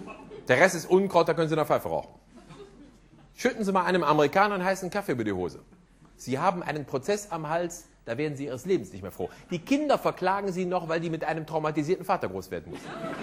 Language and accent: German; Germany; Ich habe schon Probleme genug, damit Deutscher zu sein.